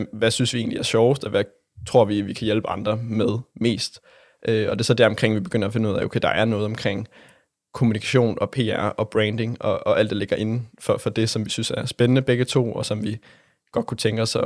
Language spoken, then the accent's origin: Danish; Region of Southern Denmark, Denmark; Jeg er fra Sønderjylland